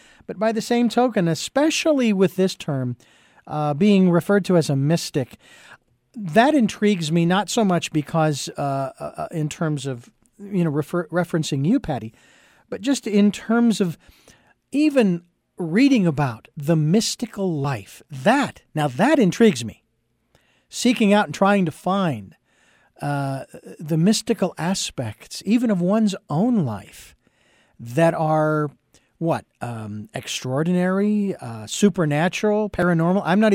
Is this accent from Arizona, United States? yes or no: yes; Phoenix, Arizona, United States; After growing up in Phoenix, Arizona, I've had enough of the hot weather.